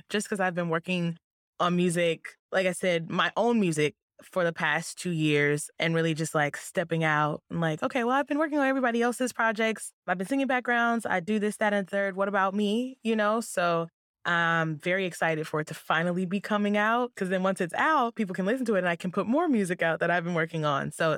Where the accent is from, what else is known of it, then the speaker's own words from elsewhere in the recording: Oakland, California, United States; I am an artist out of Oakland, California. I'm from Oakland, and I recently stepped into independent artistry myself.